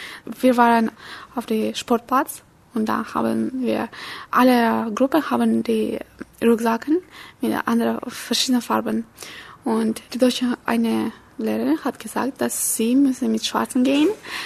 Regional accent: Kyrgyzstan; German is a second language; ich komme aus Kirgisistan. Dieses Land befindet sich in Asien. Und ich lerne Deutsch, weil das mir gefällt.

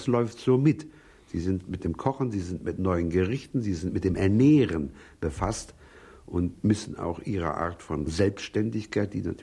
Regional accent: Gdansk, Pomeranian Voivodeship, Poland; also zum Beispiel meine Heimatstadt Danzig

